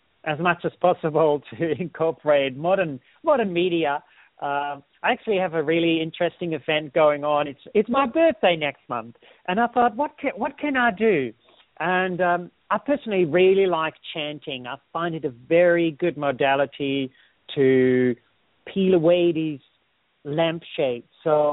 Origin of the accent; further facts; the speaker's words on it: Netherlands; is a Dutch name. I'm originally from the Netherlands